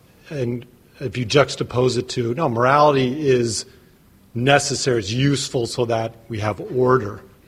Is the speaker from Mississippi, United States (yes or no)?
no; Santa Cruz, California, United States; I'm from Santa Cruz, California.